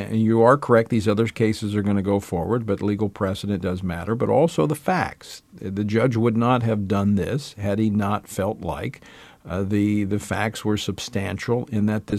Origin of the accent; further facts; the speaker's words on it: Louisiana, United States; they're moving it to my home state of Louisiana, to New Orleans.